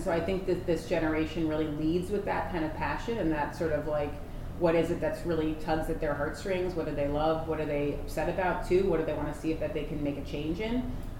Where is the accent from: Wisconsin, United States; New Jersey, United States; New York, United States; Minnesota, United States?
New Jersey, United States; now in Scranton, United States; I grew up in New Jersey. I love New Jersey, nothing wrong with New Jersey.